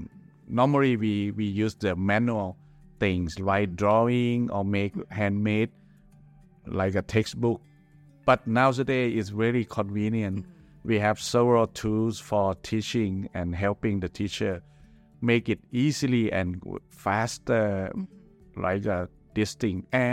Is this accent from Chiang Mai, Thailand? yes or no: yes; Chiang Mai, Thailand; English is a second language; moved away as an adult; now in Bangkok, Thailand; Before that, I moved from Chiang Mai, my hometown, to work in Bangkok at the Bangkok Christian College for 3 years.